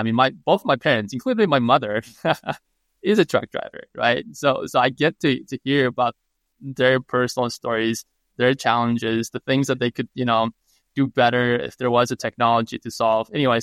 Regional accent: Mongolia; So I was actually born and raised in Mongolia during a very interesting time when Mongolia was going through this incredible change and disruption.

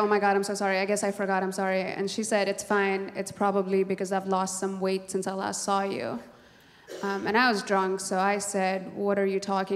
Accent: Nepal; I'm from Nepal. I grew up in Nepal. I went to an all-girl Catholic boarding school in Nepal for 7 years, which is a school full of Hindu children and super Catholic nuns.

